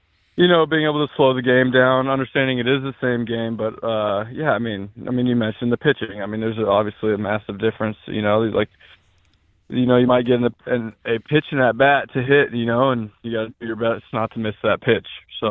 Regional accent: Alpine, California, United States; You know, growing up in Alpine, my dad was a big baseball fan, big Padre fan.

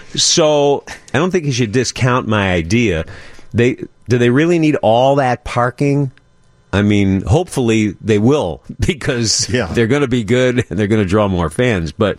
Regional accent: Chicago, Illinois, United States; he knows I grew up in the North Side and spent my youth in Wrigley Field.

